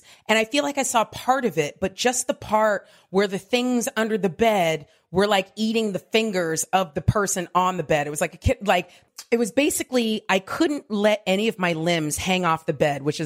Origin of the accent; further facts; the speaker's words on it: Diamond Bar, California, United States; I grew up in a city called Diamond Bar, California, which is right next to Pomona.